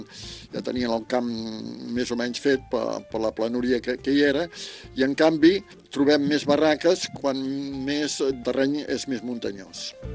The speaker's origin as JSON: {"language": "Catalan", "town": "Olèrdola", "region": "Catalonia", "country": "Spain", "tie": "born or raised there", "lives_now": "Vilafranca del Penedès, Spain", "said": "que estic vivint a Vilafranca, però sóc fill d'Olerdo, de Moja. I estic jubilat"}